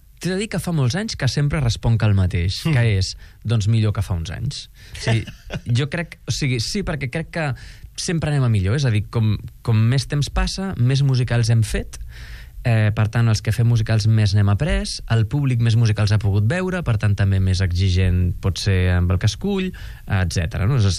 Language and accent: Catalan; Catalonia, Spain; Som catalans